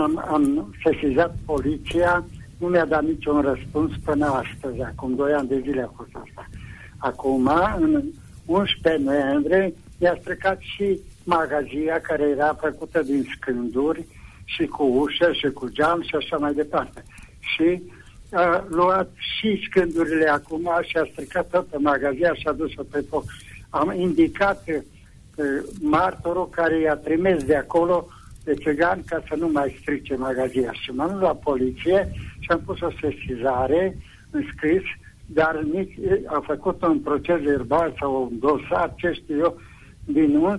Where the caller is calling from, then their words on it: Târgu Mureș, Mureș County, Romania; din Târgu Mureș.